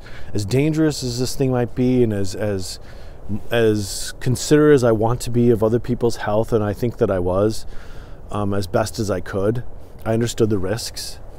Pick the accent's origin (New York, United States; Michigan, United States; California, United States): Michigan, United States; born there; also born or lived in Portland; because I did live in Portland for a long time. And I am a West Coaster in part, even though I was born in Michigan.